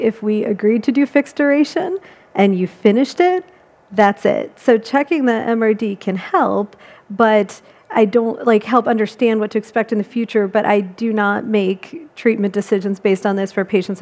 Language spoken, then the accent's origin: English; Chicago, Illinois, United States; now in Columbus, United States; so I'm in Columbus, Ohio. I grew up in Chicago, so I don't think it's a big city